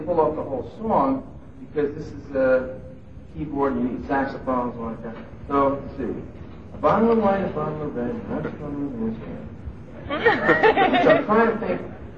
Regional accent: Long Island, New York, United States; Why would I know? We're from Long Island.

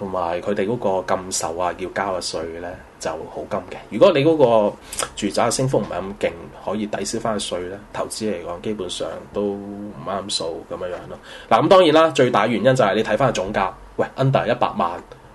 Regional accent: Macau; 咁作為澳門人咧，

